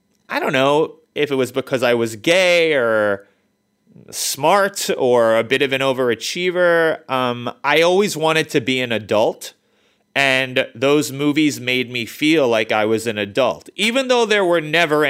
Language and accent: English; New York City, New York, United States; I loved rom-coms. I grew up in New York City, in Queens, and my parents and I, one of the ways we bonded is by going to movies.